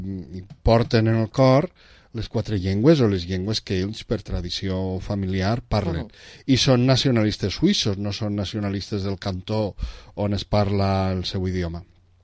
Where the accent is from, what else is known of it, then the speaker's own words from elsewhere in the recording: Valencian Community, Spain; és la nostra responsabilitat mantindre el nostre patrimoni cultural com a valencians viu.